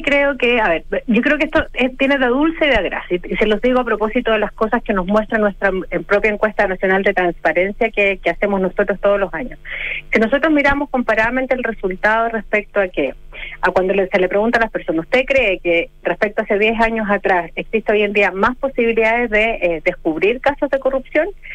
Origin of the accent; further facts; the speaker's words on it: Chile; como chilenos